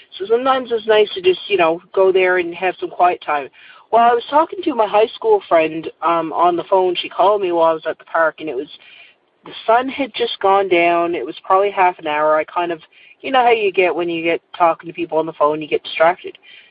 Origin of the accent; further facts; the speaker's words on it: Nova Scotia, Canada; I'm from Nova Scotia, Canada